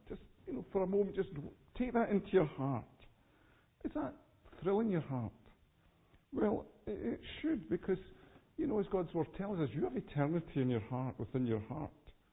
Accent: Edinburgh, Scotland, United Kingdom; certainly when I was growing up in Edinburgh

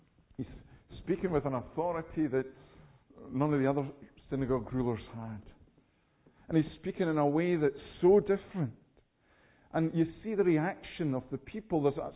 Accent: Edinburgh, Scotland, United Kingdom; When I was growing up in Edinburgh, we used to go down from the Mound to Princess Street, down John Knox steps.

